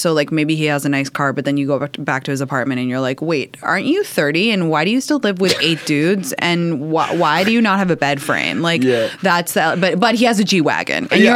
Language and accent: English; England, United Kingdom; I'm from England originally.